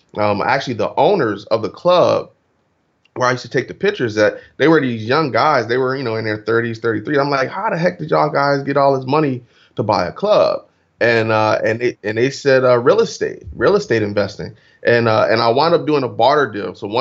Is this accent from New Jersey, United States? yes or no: yes; Trenton, New Jersey, United States; You know, I'm originally from Trenton, New Jersey, and definitely didn't grow up wealthy at all.